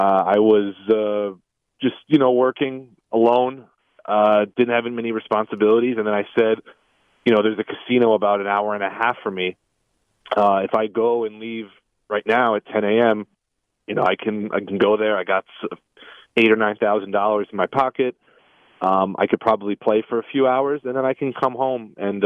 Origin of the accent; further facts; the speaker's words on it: New York, United States; we grew up in the Queens, Long Island area.